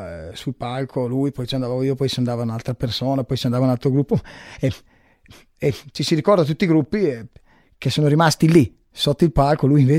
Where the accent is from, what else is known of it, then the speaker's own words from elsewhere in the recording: Correggio, Emilia-Romagna, Italy; quando la gente sa che sono di Correggio, viene spontaneo, ma è normale